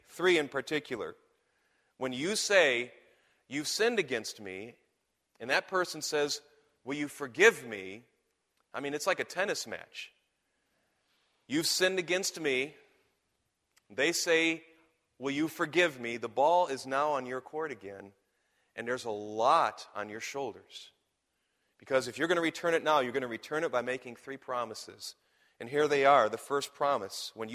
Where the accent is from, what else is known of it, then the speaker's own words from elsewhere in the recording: Michigan, United States; I'm from Michigan, as you know. Wolverines.